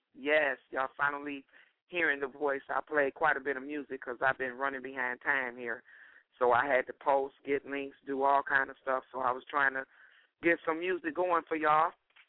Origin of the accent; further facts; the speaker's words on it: United States; I was born and raised in America. I'm African American, but everybody called me African.